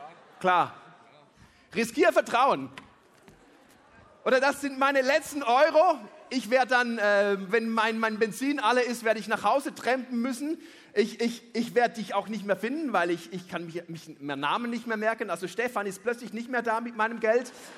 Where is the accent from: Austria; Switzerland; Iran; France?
Switzerland; Ich bin naiv oder ich bin Schweizer.